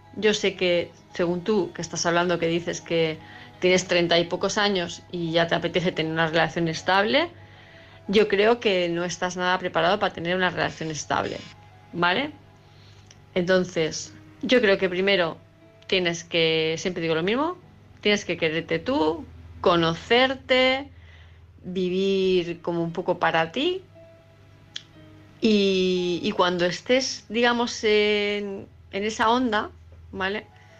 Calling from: Palma de Mallorca, Balearic Islands, Spain; de Palma de Mallorca.

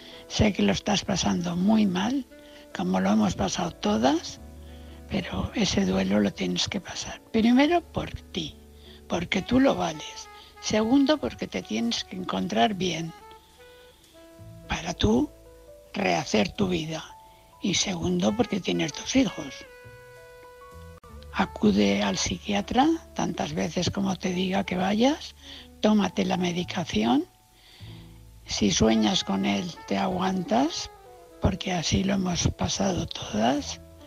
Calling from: Valencia, Valencian Community, Spain; de Valencia.

